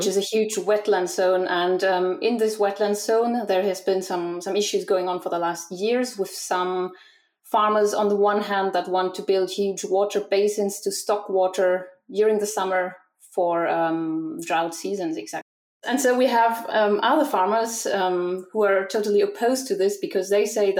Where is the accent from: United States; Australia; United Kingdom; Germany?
Germany; now in France; Well, I grew up with pétillante in Germany, but since I am living in France, I changed habits.